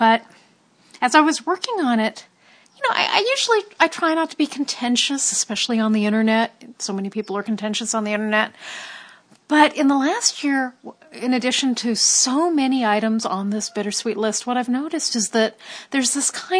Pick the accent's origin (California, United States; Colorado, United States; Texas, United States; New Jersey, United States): California, United States; Redlands; which remind me of my hometown of Redlands.